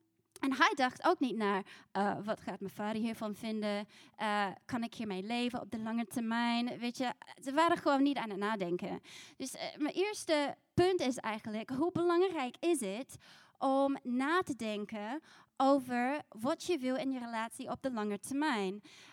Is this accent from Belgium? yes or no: no; Christchurch, Canterbury, New Zealand; ik groeide zelf op in Christchurch, New Zealand, in een heel gehecht gezin.